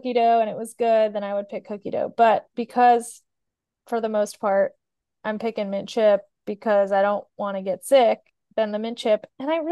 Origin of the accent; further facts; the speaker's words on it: San Diego, California, United States; growing up in San Diego, we had the ultimate the ultimate privilege of most Christmas days was nice enough to eat breakfast outside in the sun.